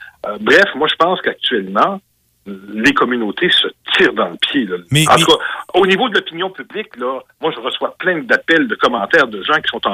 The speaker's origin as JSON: {"language": "French", "region": "Quebec", "country": "Canada", "said": "qui sont chez nous au Québec n'ont jamais été autant respectés par la population"}